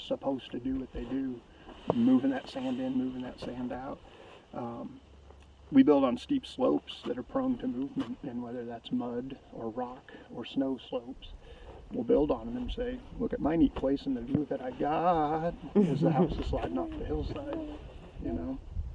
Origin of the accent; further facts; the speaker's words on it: Ozark, Missouri, United States; So I grew up in Ozark, Missouri, which is in the southwest corner of the state of Missouri, and it's just north of Branson.